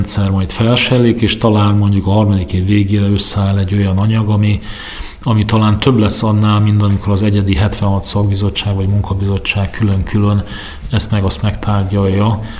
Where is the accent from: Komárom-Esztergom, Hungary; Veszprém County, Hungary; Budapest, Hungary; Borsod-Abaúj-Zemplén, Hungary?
Komárom-Esztergom, Hungary; vagy akár Komárom megye, ahonnan ahol én felnőttem